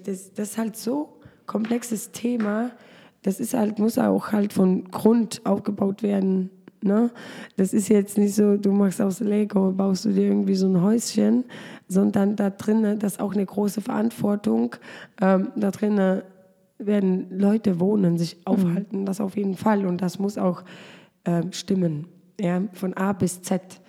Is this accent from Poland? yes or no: yes; Poland; Ich bin auch Polin, ich bin auch Deutsche. Ich habe 2 Staatsangehörigkeiten. Mhm. Und das Herz schlägt in Polen. Also da bin ich aufgewachsen, da bin ich groß geworden.